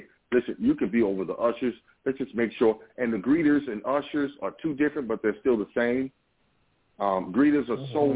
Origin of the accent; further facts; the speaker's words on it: South Carolina, United States; from South Carolina.